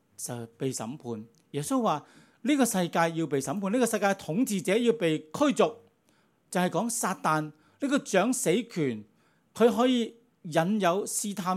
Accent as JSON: {"language": "Cantonese", "region": "Guangdong", "country": "China", "said": "我们广东人都有句说话，过得自己过得人"}